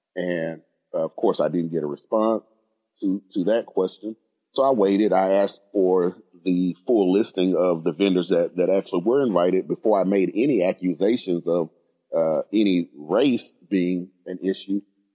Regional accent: the South, United States; And I'm from the South, so we call it the good old boy networking.

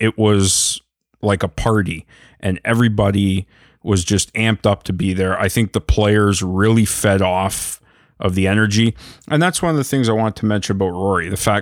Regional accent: Canada; Obviously for us being Canadian

